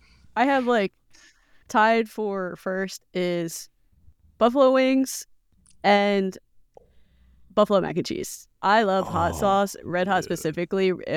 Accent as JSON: {"language": "English", "town": "Philadelphia", "region": "Pennsylvania", "country": "United States", "tie": "born or raised there", "said": "I'm obsessed with Wawa. I grew up on Wawa, so especially in Philly."}